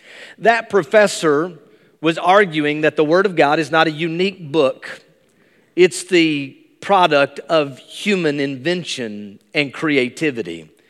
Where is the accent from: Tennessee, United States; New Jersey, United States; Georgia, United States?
Tennessee, United States; Bristol; journey at a small private Christian school in my hometown of Bristol, Tennessee.